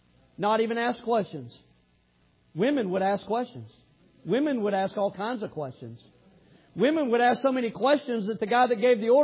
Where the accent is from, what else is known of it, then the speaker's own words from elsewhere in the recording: the South, United States; accent: southern; and I had my southern accent, and we started talking about sweet tea